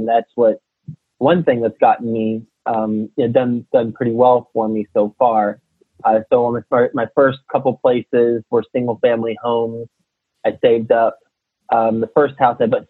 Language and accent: English; Texas, United States; moved away as an adult; I am from Texas. I went to school at Texas Tech University, and I moved straight from Texas to New York City after graduating.